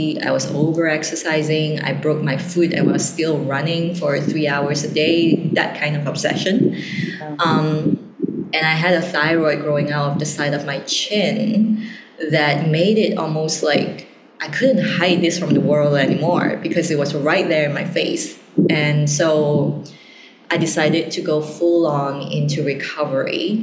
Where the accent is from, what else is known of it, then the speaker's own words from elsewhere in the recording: Malaysia; I currently reside in Edinburgh in Scotland, but I'm spending a couple of weeks here back home with my parents and my family. And, you know, growing up in Malaysia from a Chinese background